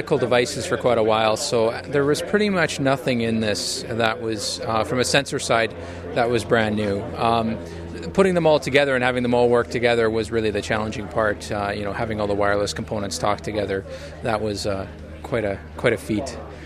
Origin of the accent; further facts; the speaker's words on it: Alberta, Canada; growing up in Alberta, you know, farming is a big part of everybody's lives.